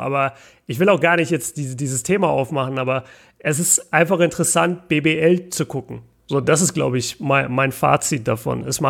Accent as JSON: {"language": "German", "town": "Nuremberg", "region": "Bavaria", "country": "Germany", "said": "als Nürnberger ist das halt ein Riesenthema, weil Bamberg gleich bei uns ist"}